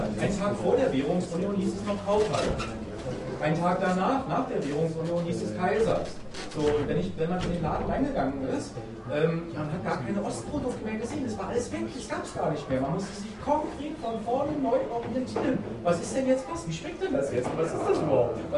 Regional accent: East Germany, Germany; Also ich komme aus dem Osten, und also ich finde es sehr spannend, das eine erlebt zu haben und das andere jetzt zu erleben

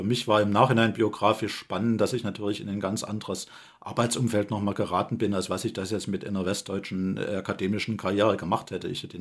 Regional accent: Dresden, Saxony, Germany; Also ich komme aus Dresden und Dresden war zwar auch in der Elbtallage, hatte nicht die beste Luft in zu DDR-Zeiten.

